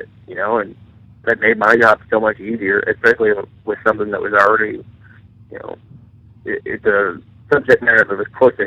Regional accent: the South, United States; no, I'm from the South.

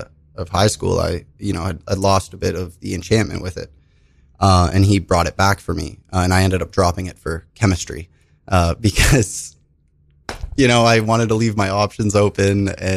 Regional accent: Toronto, Ontario, Canada; born there; I was born in Toronto, Canada.

